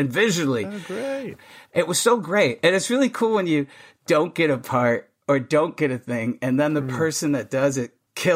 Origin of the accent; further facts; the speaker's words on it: Syracuse, New York, United States; Oh, I grew up in Central New York. I grew up in Syracuse, New York.